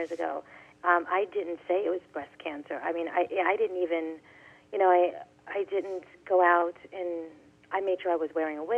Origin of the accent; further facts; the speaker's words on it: New York, United States; I am from New York, and I can be very, forward, blunt, I should say.